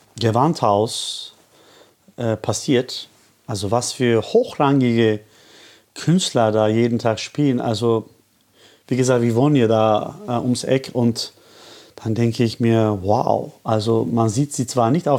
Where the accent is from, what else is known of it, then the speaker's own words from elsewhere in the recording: Istanbul, Turkey; Also in Istanbul, also wo ich herkomme